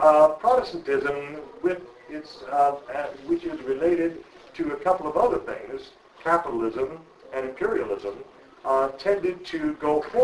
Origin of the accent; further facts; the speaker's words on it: Vancouver, British Columbia, Canada; the community that I grew up in Vancouver, when I was a child.